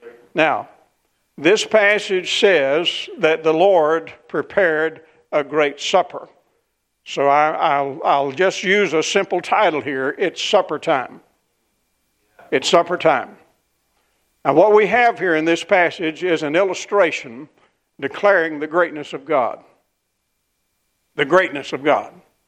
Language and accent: English; Kentucky, United States; Now, I grew up in the South in Western Kentucky